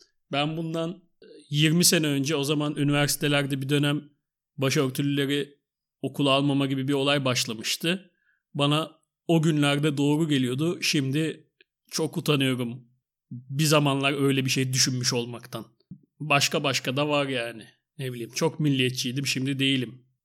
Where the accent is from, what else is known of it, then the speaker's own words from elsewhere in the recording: İzmir, Turkey; Mesela ben, biz işte İzmirliyiz.